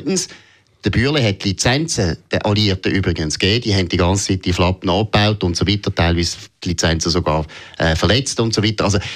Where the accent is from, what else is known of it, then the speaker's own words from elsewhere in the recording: Germany; Ich finde, ehrlich gesagt, auch als Deutscher finde ich es natürlich schon unglaublich ironisch